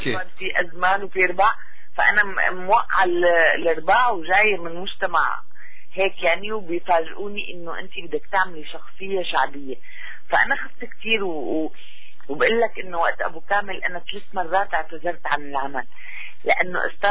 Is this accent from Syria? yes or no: yes; Damascus, Damascus Governorate, Syria; أنا صح بنت الشام وبنت الأنوات، بس بصراحة يعني ما عشت ببيت عربي غير ببيت ستي